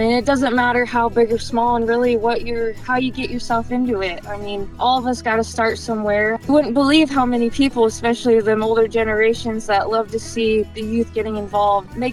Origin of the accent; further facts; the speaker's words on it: Iowa, United States; So like you said, I'm from Northwest Iowa. I was born and raised on the farm, and I'm actually the fifth generation on my dad's side.